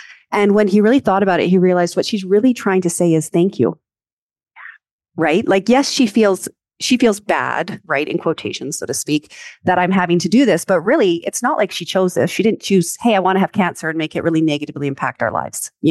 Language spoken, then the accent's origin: English; Canada; accent: Canadian; now in Montana, United States; I currently live in Montana and I've lived in America now for probably 16 years, but I was born and raised in Canada. And so you will hear my sorry and other portions of that accent come through. I kind of call myself a Camerican because, you know, the Canadian American.